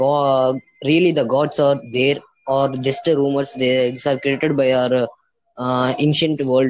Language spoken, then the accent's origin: English; India; Yeah, I'm from India.